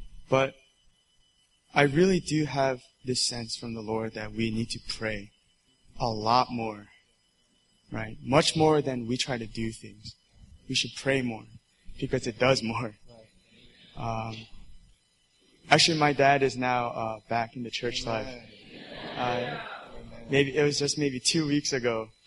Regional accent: New Brunswick, New Jersey, United States; I'm from Rutgers, New Jersey, in New Brunswick.

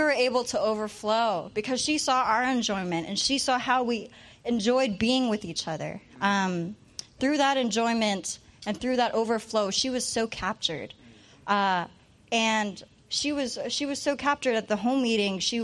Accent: Vancouver, British Columbia, Canada; I'm from Vancouver, and I go to UBC.

